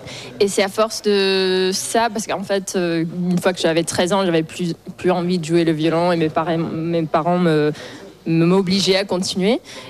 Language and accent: French; United States; Donc, j'ai grandi aux États-Unis, mais j'ai eu toujours une partie assez française de moi.